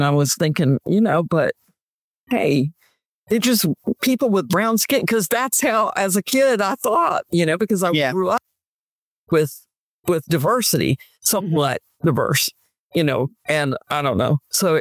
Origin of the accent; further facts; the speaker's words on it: Georgia, United States; born there; also born or lived in Germany; I was born in Georgia and then gone. My dad was in the Air Force, and then we came back and we were here